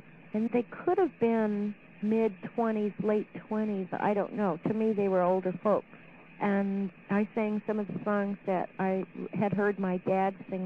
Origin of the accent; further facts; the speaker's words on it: National City, California, United States; also born or lived in Klamath Falls, Oregon / Anchorage, Alaska; I was born in Klamath Falls, Oregon, and we moved to Anchorage, Alaska when I was around a year old. We stayed in Anchorage, Alaska till I was around 11 or 11 and a half and moved to National City just a little teeny bit south of San Diego.